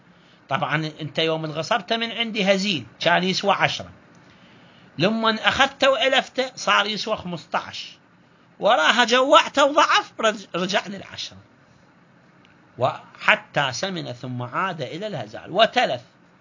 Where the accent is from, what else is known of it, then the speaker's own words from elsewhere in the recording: Iraq; هاي إحنا عندنا بالعراق يصير مهزلة مثلا